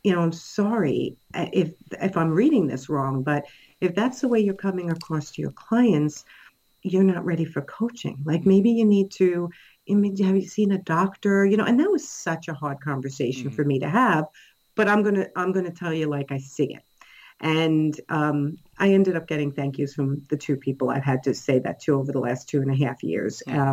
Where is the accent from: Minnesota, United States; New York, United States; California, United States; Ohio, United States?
New York, United States; accent: New York; So I'm a New Yorker, if you haven't been able to tell by my accent.